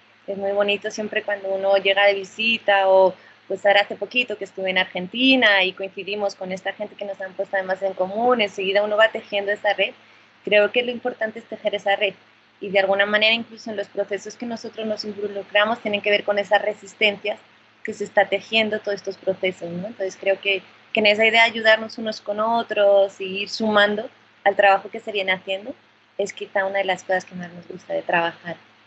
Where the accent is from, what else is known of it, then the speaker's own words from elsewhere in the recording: Huesca, Aragon, Spain; born there; yo soy ostense, yo nací en Huesca y en aquellas hermosas montañas del Pirineo, y mi familia es de ahí, toda es aragonesa.